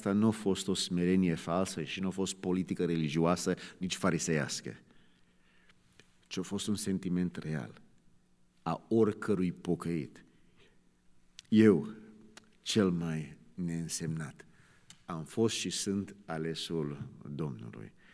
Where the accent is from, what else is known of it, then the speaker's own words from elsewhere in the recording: United States; Când eram copil, în America, când se juca la sport